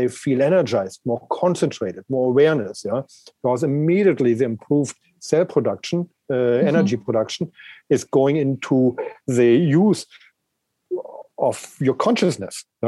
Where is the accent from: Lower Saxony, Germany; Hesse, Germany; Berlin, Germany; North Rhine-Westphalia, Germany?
Berlin, Germany; I grew up in Berlin.